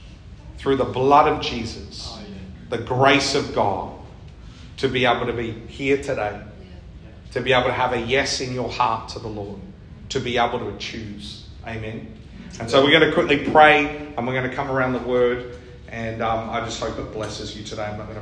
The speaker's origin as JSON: {"language": "English", "region": "Victoria", "country": "Australia", "also_born_or_lived": "Western Australia", "said": "But kind of being Victorian and being West Australian, I'm not sure if I'm doing the receiving or the giving."}